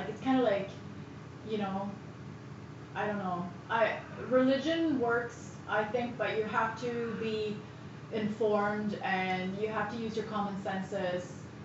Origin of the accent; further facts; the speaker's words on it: Fagersta, Västmanland, Sweden; from Fagersta in Sweden, my hometown.